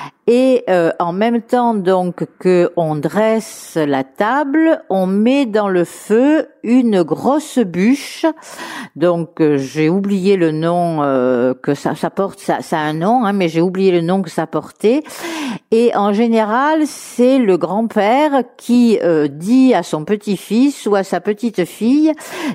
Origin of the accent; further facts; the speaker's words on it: Marseille, Provence-Alpes-Côte d'Azur, France; je suis née donc à Marseille. Et j'ai vécu toute mon enfance à Marseille.